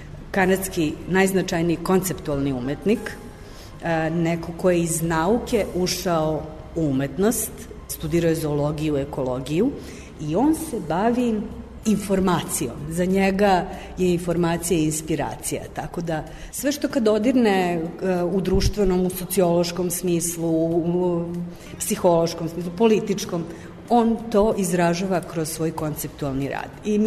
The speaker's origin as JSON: {"language": "Serbian", "region": "Belgrade", "country": "Serbia", "moved": "yes", "said": "Ja sam otišla iz Beograda u Toronto, a sada sam Toronto donela u Beograd"}